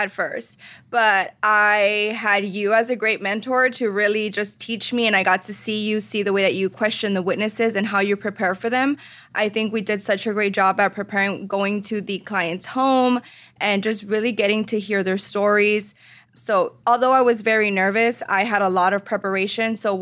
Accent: Texas, United States; So I am from the Rio Grande Valley. I've been in San Antonio for about 10 years now

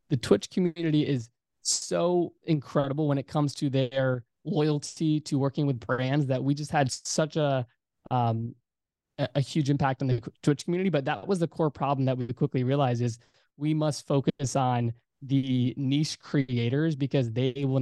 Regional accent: Virginia, United States; just doing Facebook advertising for local businesses in my home state of Virginia.

